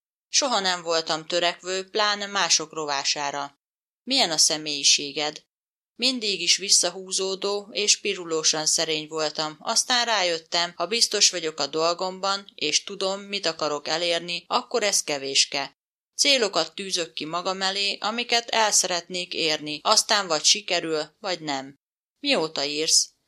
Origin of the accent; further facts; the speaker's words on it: Szekszárd, Tolna, Hungary; 1954. május 7-én születtem másodmagammal ikerként egy kicsvárosban, Szekszárdon.